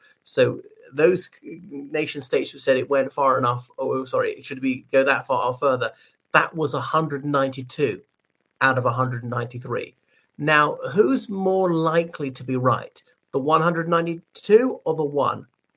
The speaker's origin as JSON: {"language": "English", "country": "Ireland", "said": "from Ireland."}